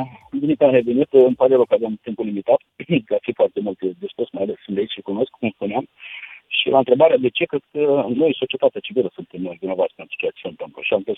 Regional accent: Iași, Iași County, Romania; Sunt ieșean jet de jet

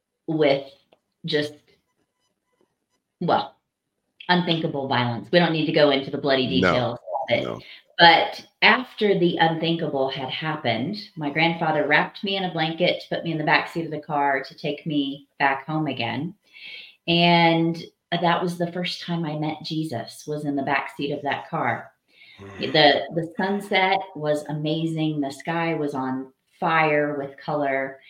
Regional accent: Missouri, United States; I grew up in the Midwest. A lot of people would call it the buckle of the Bible Belt, Southwest Missouri.

